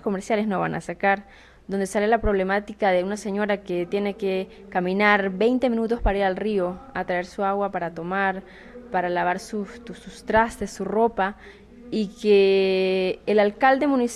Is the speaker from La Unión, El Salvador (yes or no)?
no; Cabañas, El Salvador; Sí, vengo del departamento de Cabañas, al norte de El Salvador, justo en la frontera con Honduras, de Radio Victoria.